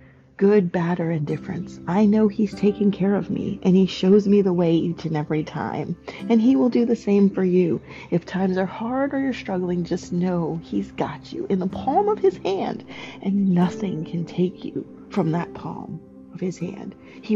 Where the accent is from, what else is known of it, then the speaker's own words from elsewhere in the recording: Florida, United States; and I'm from the South. I'm from Florida. That's my hometown